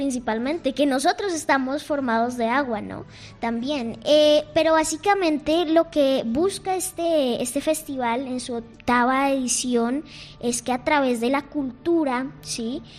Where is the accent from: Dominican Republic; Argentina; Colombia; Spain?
Colombia; Villeta, Cundinamarca; also born or lived in Bogotá, Colombia; Yo nací en Bogotá, pero desde los 2 años viví en un pueblito que se llama Villeta. Crecí rodeado de cabras, de gallinas, de patos, de chivitos